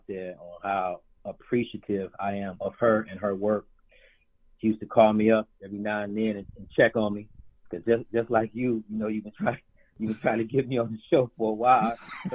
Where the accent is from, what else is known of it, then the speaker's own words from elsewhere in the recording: Detroit, Michigan, United States; I'm really from Detroit. So, you know, I was that crucible in Detroit is something different.